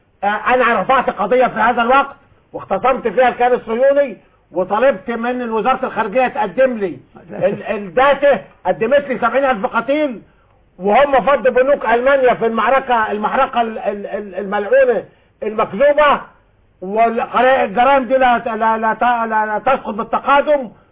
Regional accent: Egypt; لكن انا بتكلم على احنا كمصريين لما جينا

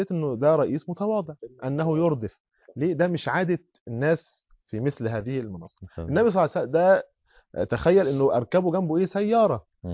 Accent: Monufia Governorate, Egypt; طبعا السادات بلدياتي، هو منوفي وأنا بلدياته، منوفي

